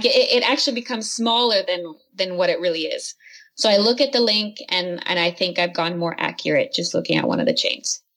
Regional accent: Chino, California, United States; I was born in Chino and born and raised there, yeah. So it's like 50 kilometers east of Los Angeles.

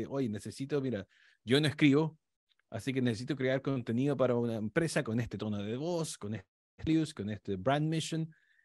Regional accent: Chile; moved away as an adult; soy chileno, pero yo a los 20 años, cuando terminé de estudiar cine, me fui de Chile

